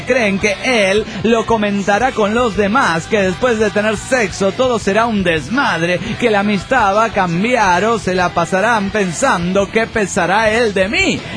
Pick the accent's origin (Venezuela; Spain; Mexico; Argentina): Mexico; Puebla; Hola amigos, soy … de Puebla, México.